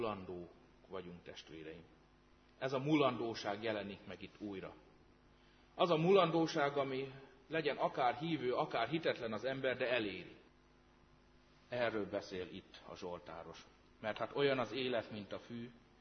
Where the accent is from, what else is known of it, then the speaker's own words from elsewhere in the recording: Hungary; Magyarok vagyunk. Itt vagyunk és élünk.